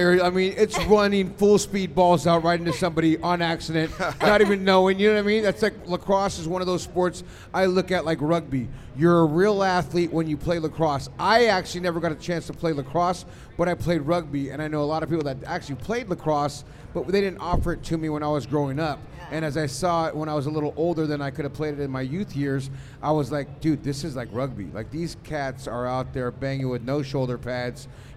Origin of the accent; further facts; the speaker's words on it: New York, United States; I know I'm from New York